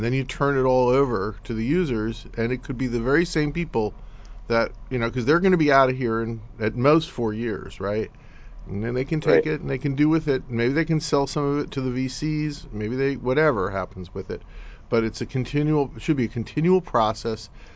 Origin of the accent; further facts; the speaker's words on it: California, United States; Because I come from Silicon Valley, right?